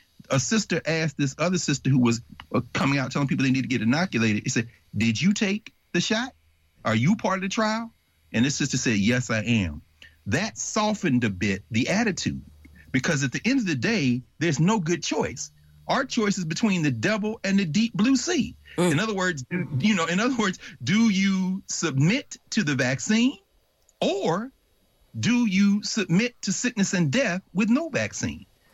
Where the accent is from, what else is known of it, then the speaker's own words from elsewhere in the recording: Tennessee, United States; you know, I'm from Tennessee, where I'm from, you couldn't go to school right. If you didn't have your vaccine.